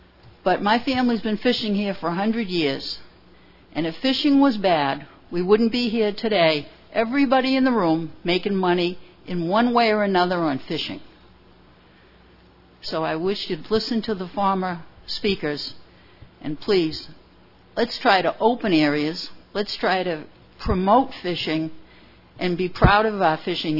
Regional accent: New Bedford, Massachusetts, United States; I'm from the Port of New Bedford. I own a fishing boat, and I'm proprietor of a ship chandlery there.

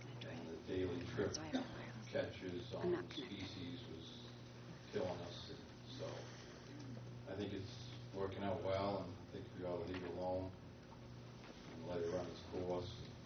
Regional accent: Bremen, Maine, United States; I'm from Bremen, Maine

